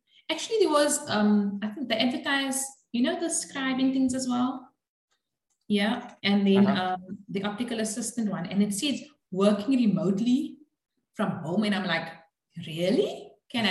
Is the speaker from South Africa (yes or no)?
yes; Cape Town, Western Cape, South Africa; it's actually Cape Town, which is right down at the bottom. Yeah, grew up here, lived here all my